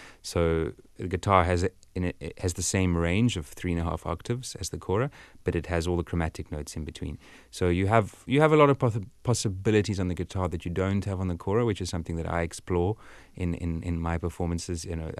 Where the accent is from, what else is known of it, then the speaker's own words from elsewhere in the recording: South Africa; especially for me as a South African.